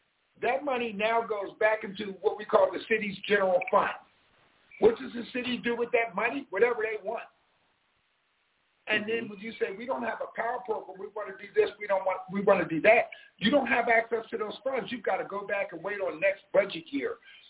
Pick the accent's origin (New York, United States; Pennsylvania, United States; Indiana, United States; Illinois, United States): Pennsylvania, United States; Harrisburg; I recently posted an article that Harrisburg, Pennsylvania, where my hometown